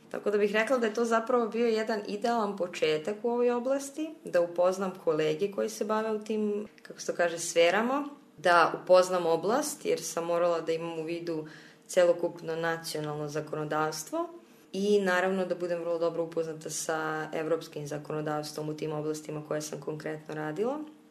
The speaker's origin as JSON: {"language": "Serbian", "town": "Kovačica", "region": "Vojvodina", "country": "Serbia", "said": "pošto dolazim iz Kovačice pokrivam slovački jezik"}